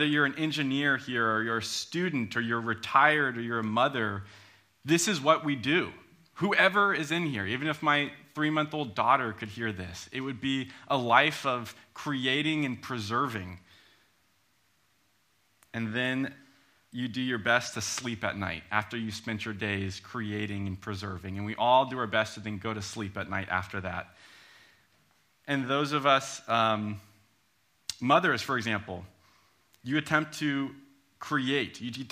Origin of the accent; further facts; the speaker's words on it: United States; now in Edinburgh, United Kingdom; As you might be able to tell, I'm from the States. My wife is from the States as well. We've lived here for just over a year now.